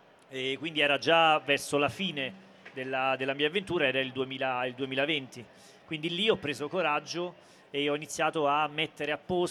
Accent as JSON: {"language": "Italian", "town": "Salerno", "region": "Campania", "country": "Italy", "said": "io vengo da Salerno, che è un posto abbastanza allegro da questo punto di vista"}